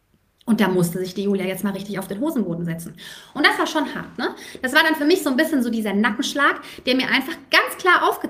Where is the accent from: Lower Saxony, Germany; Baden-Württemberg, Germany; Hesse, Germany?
Baden-Württemberg, Germany; Stuttgart; Mittwochabends war bei uns in Stuttgart immer Perkins Park, ja, also später so zum Abi hin.